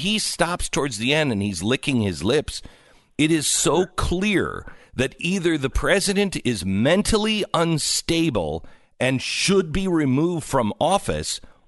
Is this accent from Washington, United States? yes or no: yes; Seattle, Washington, United States; And look, I grew up in Seattle.